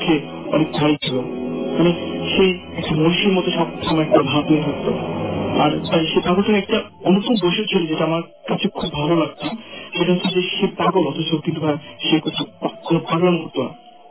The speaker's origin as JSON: {"language": "Bangla", "town": "Jamalpur", "region": "Mymensingh Division", "country": "Bangladesh", "said": "আমার বাড়ি যাওয়ার জন্য জামালপুর জেলার যে নারায়ণ স্টেশনটি রয়েছে, তো ওই স্টেশনটা থেকে আমার বাড়ি যাওয়ার ডিস্টেন্স মেবি 10 মিনিটের একটা ডিস্টেন্স হবে।"}